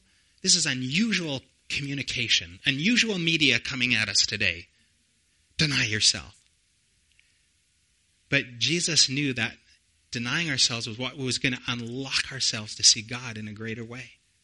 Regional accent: British Columbia, Canada; I grew up born and raised on Vancouver Island. I thought, you know, maybe go to Vancouver, go to UBC, get a degree, come back to our small town of 20,000 people

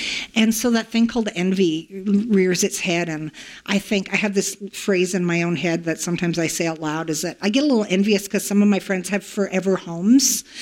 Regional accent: Canada; I'm a Canadian, and Americans have enough

